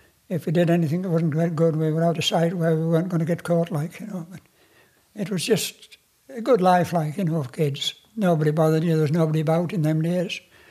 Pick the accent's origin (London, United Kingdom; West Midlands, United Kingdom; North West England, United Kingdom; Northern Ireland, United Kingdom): North West England, United Kingdom; Wasdale; Aye, well, I was brought up in Wasled, you know, at a farm called Middle Row.